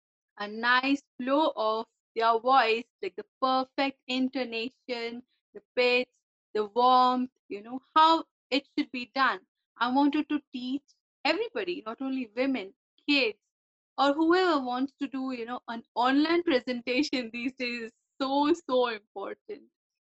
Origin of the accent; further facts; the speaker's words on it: India; now in Dubai, United Arab Emirates; I am from India, but currently I'm residing in UAE, Dubai.